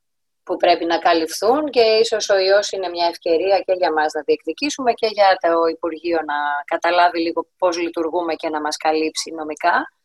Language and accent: Greek; Greece; Σαν Έλληνες έχουμε μια πολύ πλούσια κουλτούρα στο να αγαπάμε και να φροντίζουμε τους άλλους.